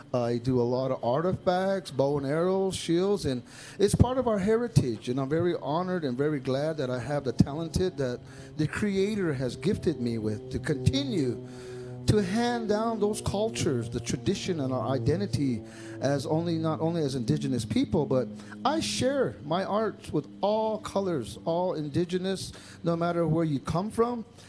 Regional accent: Zia Pueblo, New Mexico, United States; I am from Zia Pueblo, and I'm also affiliated with the Pueblo of Jemez Pueblo.

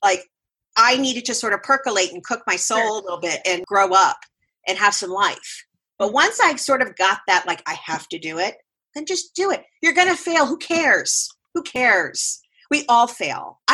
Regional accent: Miami, Florida, United States; I grew up in Miami, Fort Lauderdale area, and we used to call it Jewish geography.

